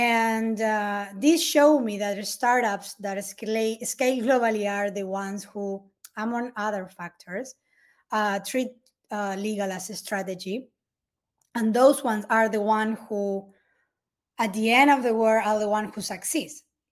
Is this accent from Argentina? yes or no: yes; Argentina; now in Fort Lauderdale, United States; Well, I am originally from Argentina, from a family of four